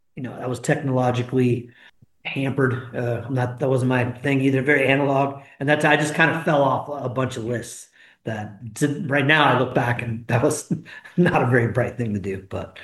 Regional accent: California, United States; It was just too cold and rainy for this California kid. I'm native Californian, born and raised.

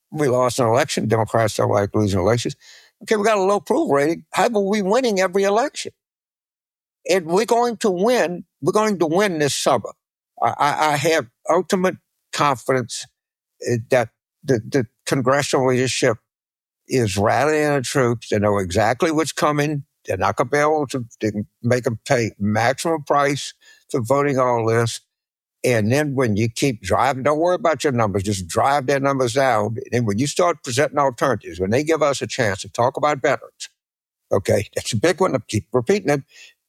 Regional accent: Leavenworth, Kansas, United States; I'm from Leavenworth.

